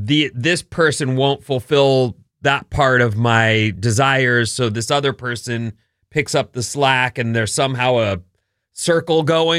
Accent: California, United States; now in Philadelphia, United States; It's interesting as a Californian having moved to Philly, and that's the first time I lived outside the state

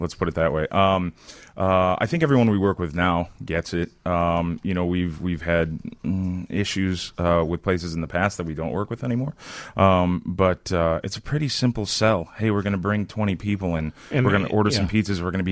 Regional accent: Chicago, Illinois, United States; I'm from Chicago, which means I'm nice and I don't care.

